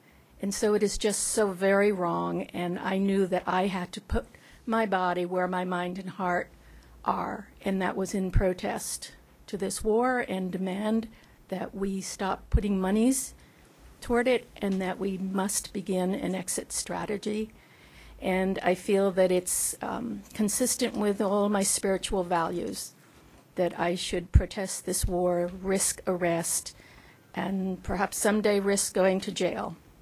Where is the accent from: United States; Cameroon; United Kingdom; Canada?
United States; Lee, New Hampshire; I'm from Lee, New Hampshire.